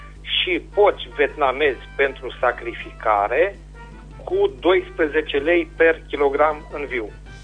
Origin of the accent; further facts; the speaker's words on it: Berzovia, Caraș-Severin, Romania; din Berzovia și vreau să fac câteva anunțuri